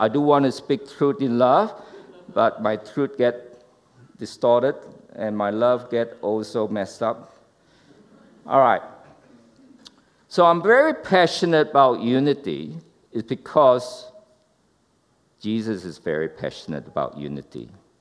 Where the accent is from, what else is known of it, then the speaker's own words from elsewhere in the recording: Indonesia; So I'm saying I'm coming from Indonesia.